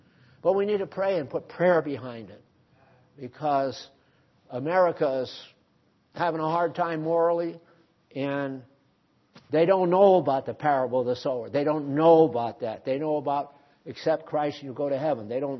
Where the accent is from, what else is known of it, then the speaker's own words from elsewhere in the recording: New England, United States; Well, of course, I come from New England.